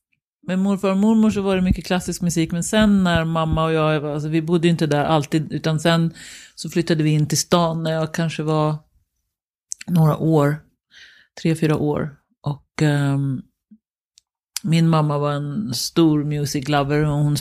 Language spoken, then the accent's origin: Swedish; Danderyd, Stockholm County, Sweden; Oj, Danderyd.